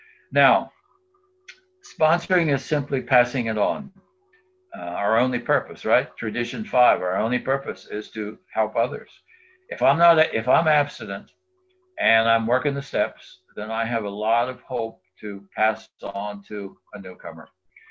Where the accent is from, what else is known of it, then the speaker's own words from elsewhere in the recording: Hartford, Connecticut, United States; I'm from Connecticut, Hartford, Connecticut area.